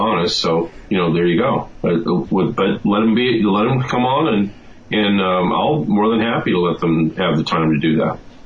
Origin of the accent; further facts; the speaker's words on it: California, United States; I'm speaking as a Californian